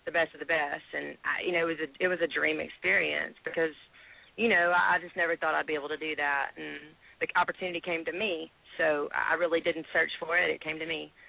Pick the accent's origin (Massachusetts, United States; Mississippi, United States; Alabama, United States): Mississippi, United States; Tupelo; Oh yeah, I'm from Tupelo, Mississippi. So you know, it's the hometown